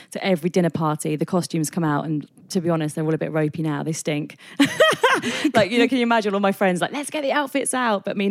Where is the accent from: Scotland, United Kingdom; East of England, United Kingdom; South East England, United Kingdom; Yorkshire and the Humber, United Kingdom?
South East England, United Kingdom; Southampton; now in London, United Kingdom; I'm from Southampton, so 2 hours out of London.